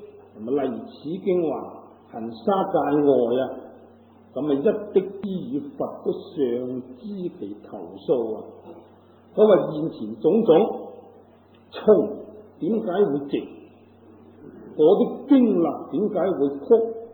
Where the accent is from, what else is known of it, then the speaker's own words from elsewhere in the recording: Guangdong, China; 咁啊，就以我哋广东人嚟讲咧。